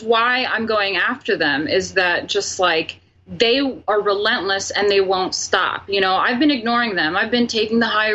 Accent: New York City, New York, United States; I'm born and raised in New York, and I was bringing aesthetics and, you know, culture back to the art scene.

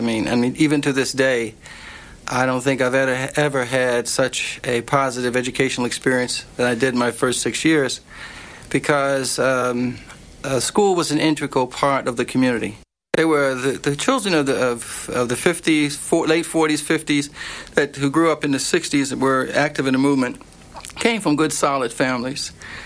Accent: Philadelphia, Pennsylvania, United States; born or raised there

